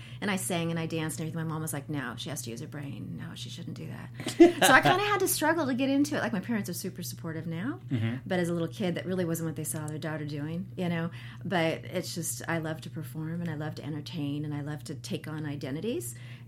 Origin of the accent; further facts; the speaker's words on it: Burbank, California, United States; born there; I was born in Burbank. I don't have a great story.